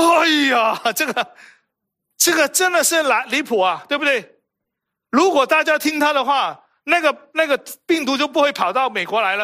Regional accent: Hong Kong; Chinese is a second language; 其实我是从香港来，大家都知道，你听我的国语就晓得了。

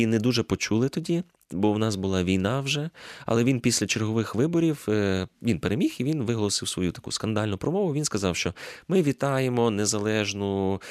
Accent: Mukachevo, Zakarpattia Oblast, Ukraine; ще коли я виріс в Мукачеві, в мене там батьки мешкають

